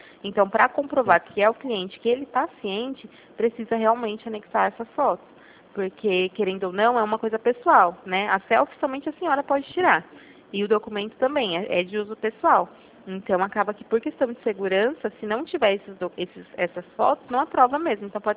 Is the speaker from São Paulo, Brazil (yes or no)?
yes; São Paulo, Brazil; eu sou de São Paulo. Sou de outro estado, não.